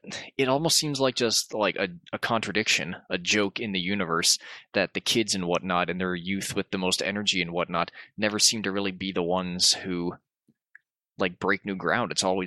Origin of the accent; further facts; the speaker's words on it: Hagerstown, Maryland, United States; high school is a famous weather vane of a German soldier that sits on Town Hall in Hagerstown, Maryland, my hometown.